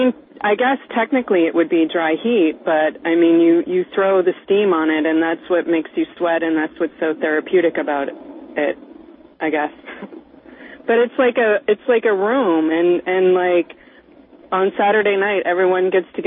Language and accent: English; Minnesota, United States; also born or lived in Los Angeles / Miami; Yeah, but I'm from Minnesota.